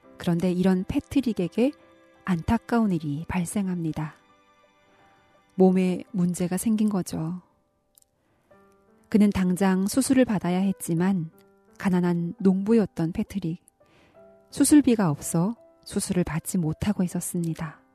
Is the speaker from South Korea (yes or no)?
no; North Korea; 지금까지 저는 탈북민 방송원